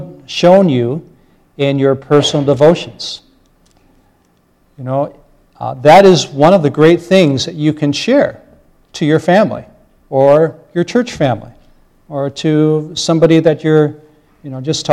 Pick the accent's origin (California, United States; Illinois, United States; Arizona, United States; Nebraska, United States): Illinois, United States; Chicago; despite my looks, I am an American. So I grew up in Chicago